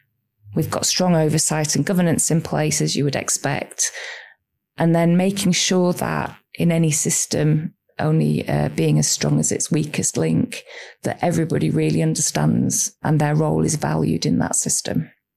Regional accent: Yorkshire and the Humber, United Kingdom; also born or lived in Sheffield; where I'm from, or at least I should say I'm from Sheffield, which is very important for those people who are from Yorkshire to make that distinction.

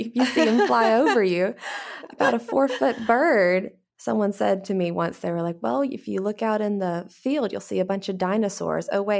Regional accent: Decatur, United States; So did you know that I was born in Decatur? Both my parents were born in Decatur, and I've lived here pretty much my entire life.

